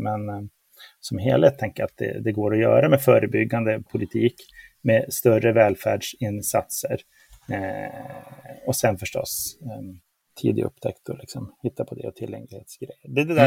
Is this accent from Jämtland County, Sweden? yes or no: no; Luleå, Norrbotten County, Sweden; så jag är ju uppväxt i Luleå med en ensamstående mamma, låg utbildning, låg inkomst.